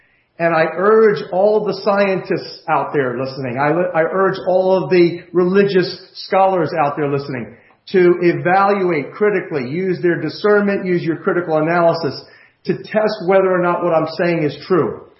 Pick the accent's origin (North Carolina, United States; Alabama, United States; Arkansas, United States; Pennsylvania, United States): Pennsylvania, United States; Philadelphia; Sherry comes from Philadelphia. I come from Philadelphia.